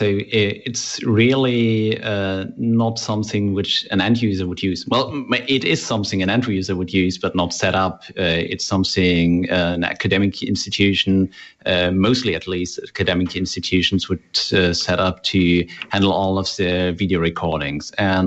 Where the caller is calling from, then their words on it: Ostenburg, Germany; So I'm joining here from Ostenburg in Western Germany.